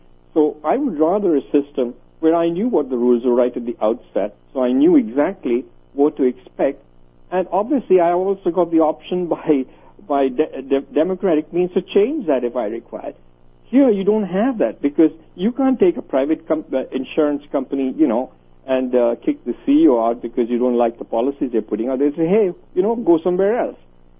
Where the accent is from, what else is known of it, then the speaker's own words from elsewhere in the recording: United Kingdom; now in United States; The only place I can go back to is Great Britain and get care, because I'm still a British citizen.